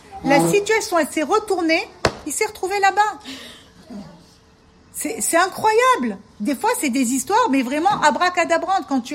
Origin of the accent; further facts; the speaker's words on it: France; parce que nous, on est des Français, qu'on vient de la zone